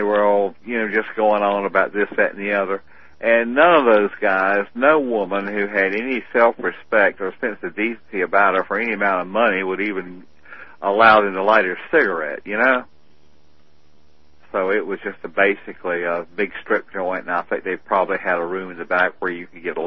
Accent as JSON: {"language": "English", "town": "Camden", "region": "South Carolina", "country": "United States", "tie": "born or raised there", "said": "he would invite all the guys from Camden, my hometown, to go to Kiawah for an oyster roast"}